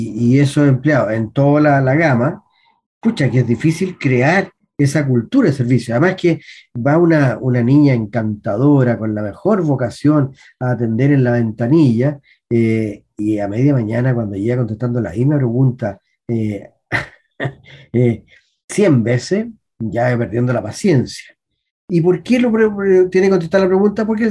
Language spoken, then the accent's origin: Spanish; Chile; si soy chileno, y el chileno no entiende lo que lee, así que yo soy un chileno más nomás.